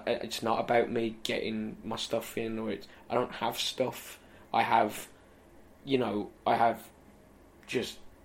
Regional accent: Birmingham, West Midlands, United Kingdom; it was, like, in Birmingham as well. And I do love my hometown.

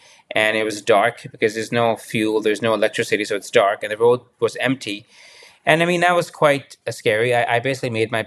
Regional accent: Toronto, Ontario, Canada; I'm from the Toronto, the Greater Toronto Area here in Canada

